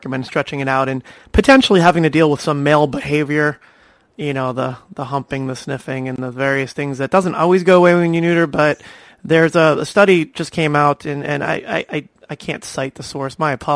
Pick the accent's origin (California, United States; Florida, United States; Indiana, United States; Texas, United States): Florida, United States; From my home state of Florida.